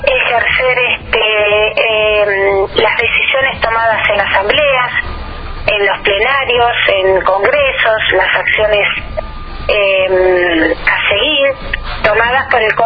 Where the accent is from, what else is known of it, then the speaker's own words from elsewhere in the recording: Viedma, Río Negro, Argentina; Yo soy de Viedma, docente hace más de 25 años